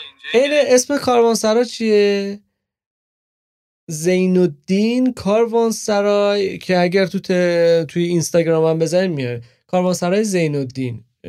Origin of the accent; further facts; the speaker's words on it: Karaj, Alborz, Iran; اما از کرج اومدیم